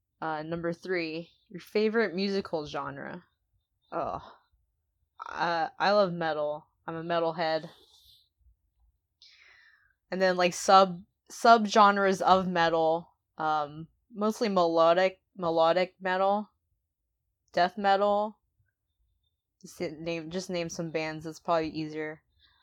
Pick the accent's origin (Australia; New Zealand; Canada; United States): United States; Florida; The biggest one, well, I'm from Florida, so I have a pet peeve about Florida hate.